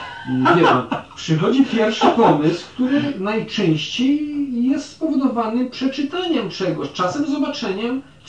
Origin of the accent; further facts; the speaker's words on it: Sanok, Subcarpathian Voivodeship, Poland; ja mogłem tam w dzieciństwie w Sanoku specjalnie oglądać takiego